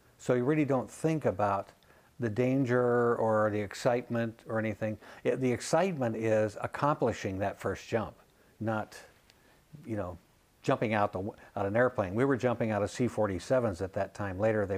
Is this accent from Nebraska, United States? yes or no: no; Portland, Oregon, United States; two of my my neighbor friends I grew up with in Southeast Portland also joined about that time